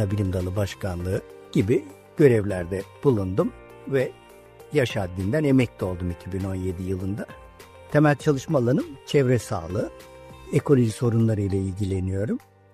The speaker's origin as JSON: {"language": "Turkish", "region": "Aegean Region", "country": "Turkey", "tie": "born or raised there", "said": "Ben doğma büyüme Egeliyim diyeyim."}